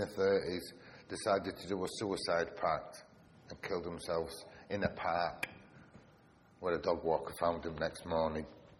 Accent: Bradford, Yorkshire and the Humber, United Kingdom; As I said, I'm from Bradford. If anybody doesn't know Bradford, it's the fifth or sixth largest city in the UK.

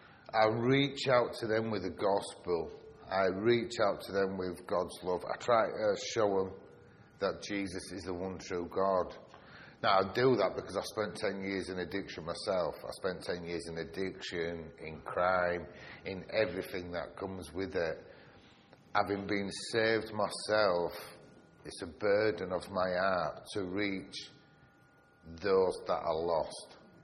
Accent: Bradford, Yorkshire and the Humber, United Kingdom; As I said, I'm from Bradford. If anybody doesn't know Bradford, it's the fifth or sixth largest city in the UK.

